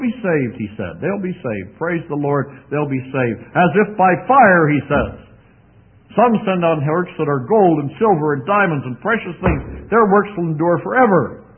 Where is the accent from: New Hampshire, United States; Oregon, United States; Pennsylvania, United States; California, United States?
Pennsylvania, United States; You've got to understand, I was raised near Pittsburgh.